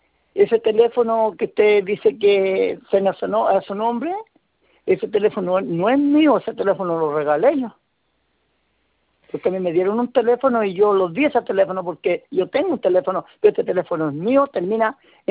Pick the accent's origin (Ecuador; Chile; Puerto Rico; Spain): Chile; Requínoa, O'Higgins; Mira aquí en Requina, yo soy de Requina